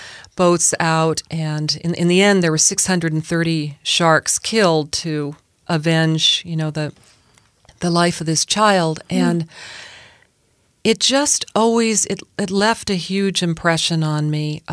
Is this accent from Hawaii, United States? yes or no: yes; Kailua, Hawaii, United States; Growing up in Kailua, Oahu, and it happened the next beach or the next town over in Lanakai